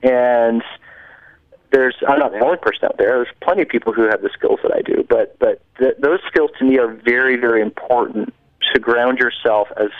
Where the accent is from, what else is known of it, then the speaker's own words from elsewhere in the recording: New Jersey, United States; I mean, I grew up in New Jersey.